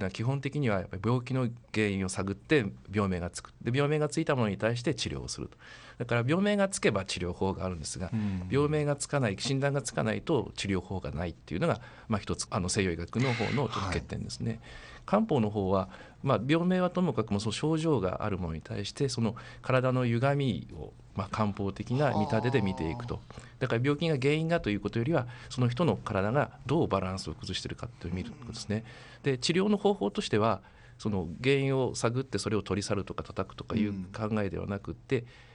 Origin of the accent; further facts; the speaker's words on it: Ibaraki, Japan; born there; 僕は茨城県です。